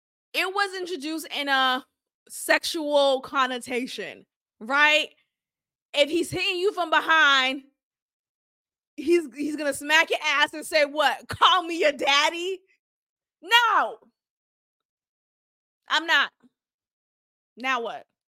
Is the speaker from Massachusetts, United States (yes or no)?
yes; Boston, Massachusetts, United States; I know New Yorkers do it too, but I definitely don't, you know, growing up in Boston.